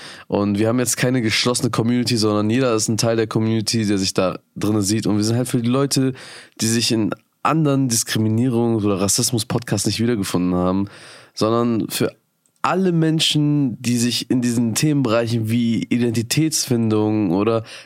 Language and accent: German; Bremen, Germany; ich bin ein Bremer Jung. Ich bin hier geboren in Bremen, bin 24